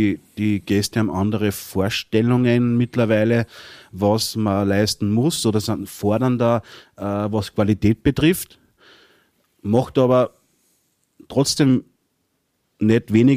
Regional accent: Vienna, Austria; born there; gebürtig bin ich eigentlich aus Wien.

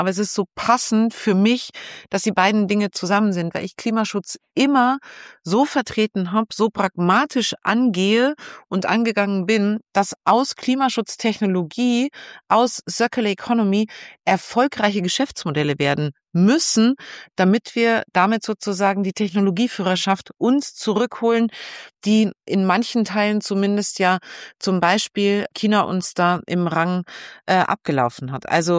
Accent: Düsseldorf, North Rhine-Westphalia, Germany; ich bin Düsseldorferin.

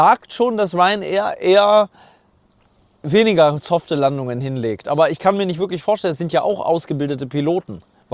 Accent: Hamburg, Germany; Hamburg war sehr schön, meine Heimatstadt.

